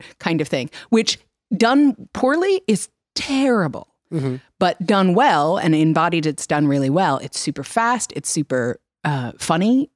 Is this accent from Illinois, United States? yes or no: no; New York, United States; it's not a thing that happens at a normal, like when you go to the movies here on the West Coast, but I grew up in New York.